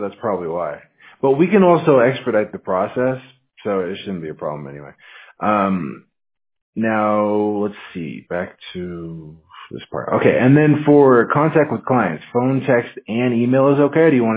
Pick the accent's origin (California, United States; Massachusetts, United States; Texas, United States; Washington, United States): Washington, United States; but I'm actually from Washington State, and it's cold there, man. I'm not used to the heat, so yeah, you know, it's like always raining or snowing or something.